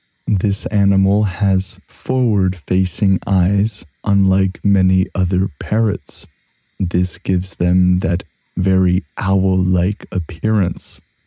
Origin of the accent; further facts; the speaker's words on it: Canada; To me, as a Canadian, all of these sorts of trees and native creatures that fill these forests fill me personally with awe.